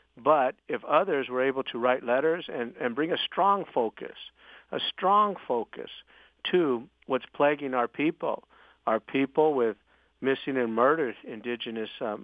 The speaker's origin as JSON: {"language": "English", "region": "California", "country": "United States", "tie": "born or raised there", "said": "I grew up on the Samawadney Reservation, was involved in tribal politics since 1996"}